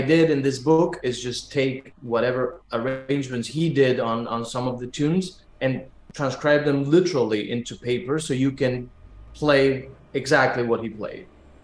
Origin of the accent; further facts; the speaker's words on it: Buenos Aires, Argentina; I was born in Argentina and raised in Buenos Aires.